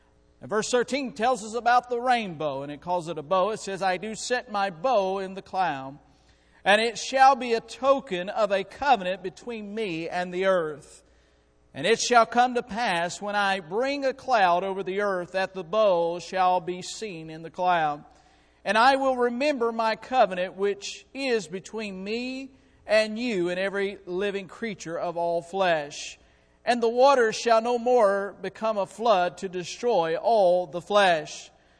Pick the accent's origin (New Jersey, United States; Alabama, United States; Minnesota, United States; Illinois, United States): Alabama, United States; Sorry, I'm from Alabama.